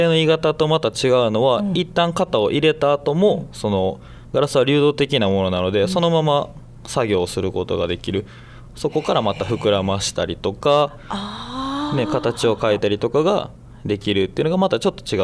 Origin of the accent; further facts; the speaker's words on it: Osaka, Japan; はい、大阪出身です。